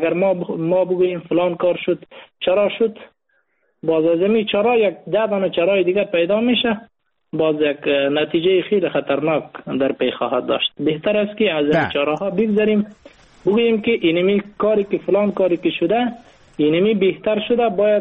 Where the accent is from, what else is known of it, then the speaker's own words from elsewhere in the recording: Afghanistan; ما به عنوان یک مسلمان، به عنوان یک افغان